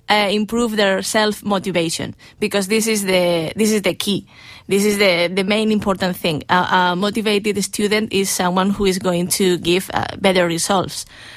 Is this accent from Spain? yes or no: yes; Spain; English is a second language; now in Ireland; Well, first I have to say that I am from Spain.